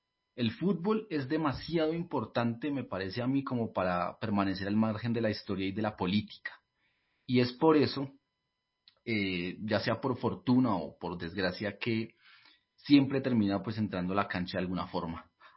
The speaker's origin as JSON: {"language": "Spanish", "region": "Bogotá", "country": "Colombia", "tie": "born or raised there", "said": "Yo me crié en Ciudad Bolívar, no se me olvida, lo tengo presente."}